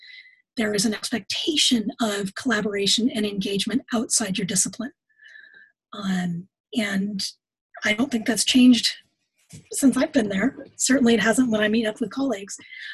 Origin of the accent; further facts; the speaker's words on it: California, United States; I grew up in California, and I grew up paying a lot of attention to water rights in California and water restrictions and in the desert Southwest.